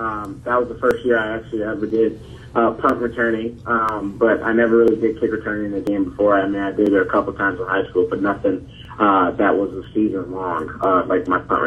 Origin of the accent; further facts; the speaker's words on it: Boca Raton, Florida, United States; also born or lived in Fort Lauderdale; I grew up in South Florida, kind of like Palm Beach County area, Boca Raton, Delray. Grew up there until I got to high school.